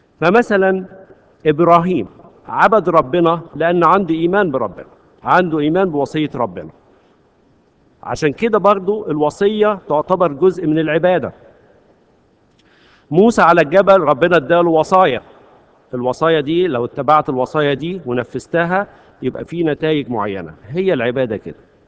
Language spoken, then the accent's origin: Arabic; Egypt; فلنا الفخر إن إحنا مصريين